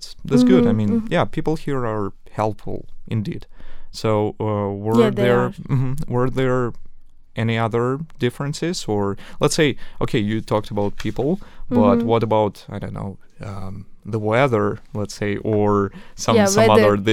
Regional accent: Belarus; like I'm from Belarus, so mm-hmm. it is a close country

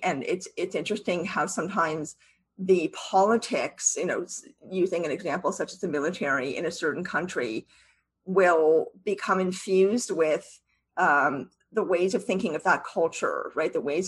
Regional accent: Canada; we are both Canadian, right?

